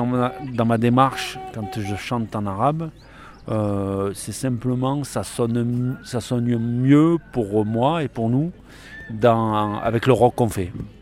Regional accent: Marseille, Provence-Alpes-Côte d'Azur, France; On est basé à Marseille hein, et on est tous de Marseille.

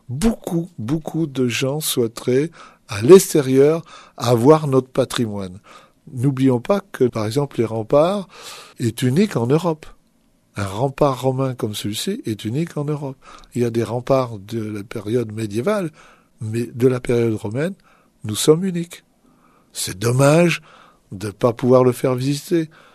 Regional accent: Normandy, France; Je suis normand. J'habite à 40 km de Mans.

